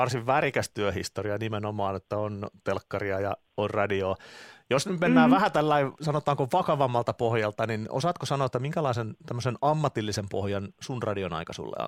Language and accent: Finnish; Pirkanmaa, Finland; Kyllä tässä ylpeänä ollaan pirkanmaalaisia.